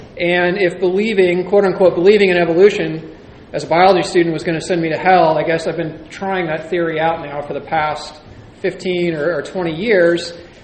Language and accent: English; San Jose, California, United States; I came from the Bay Area. I grew up in San Jose.